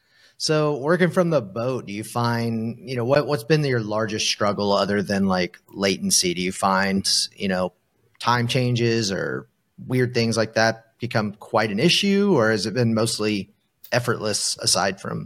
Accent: Georgia, United States; I'm from Southeast Georgia. I mean, we're next to one of the largest swamps in the U.S. and the Okefenokee Swamp.

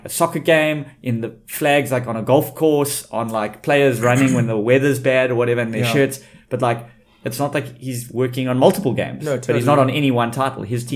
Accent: South Africa; as a South African, you went like, wow, that's so cool

